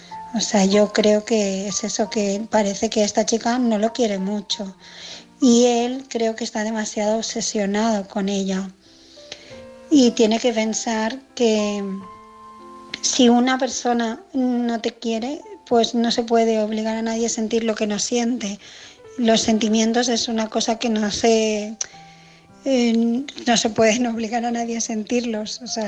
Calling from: Barcelona, Catalonia, Spain; de Barcelona y era para opinar

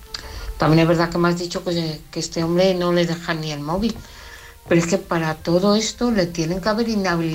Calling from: Parla, Community of Madrid, Spain; de Parla.

